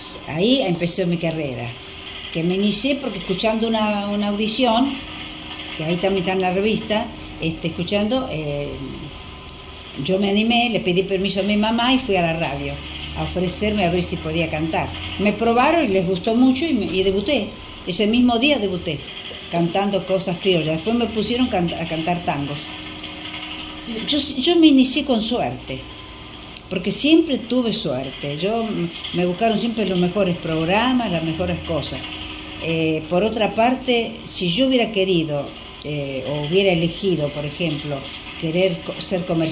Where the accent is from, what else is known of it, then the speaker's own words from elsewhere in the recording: Argentina; Mire cómo somos los argentinos.